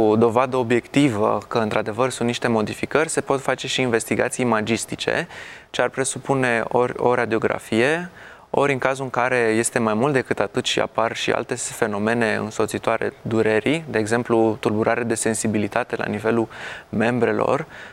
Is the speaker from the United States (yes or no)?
no; Romania; Avem o farmacie acasă destul de bogată, în general, noi ca români.